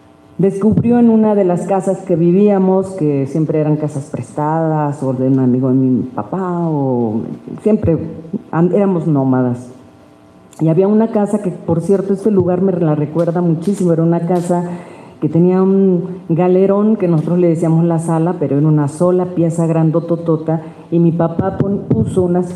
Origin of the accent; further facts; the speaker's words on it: La Paz, Baja California Sur, Mexico; Yo vengo de La Paz, Baja California Sur, soy una orgullosa norteña del sur, hija de don Amado y de doña Amelia, con 9 hermanos